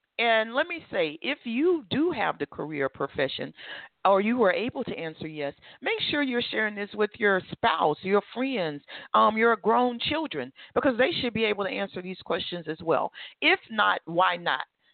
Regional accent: Alabama, United States; But the cost of living where I grew up in Alabama was very low as well.

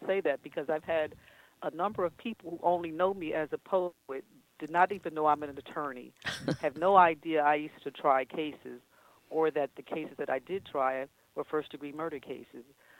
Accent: Coatesville, Pennsylvania, United States; born or raised there

